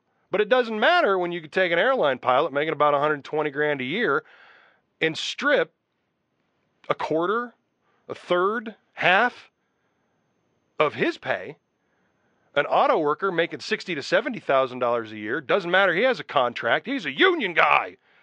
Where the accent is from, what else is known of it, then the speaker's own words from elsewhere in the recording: Utah, United States; I did think it was a little different because I come from Utah, and I was out of state when I joined my first union.